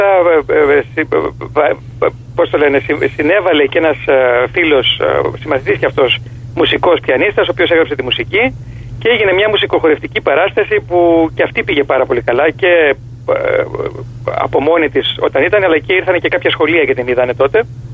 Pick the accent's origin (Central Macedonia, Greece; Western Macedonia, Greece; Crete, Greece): Crete, Greece; Chania; born there; Τα Χανιά της Κρήτης.